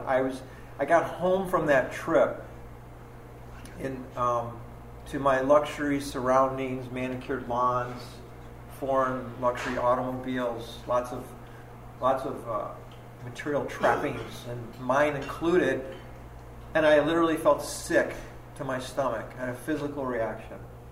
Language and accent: English; Glenview, Illinois, United States; So I grew up in the Chicago area, Glenview, was part of a family business in Evanston for quite a while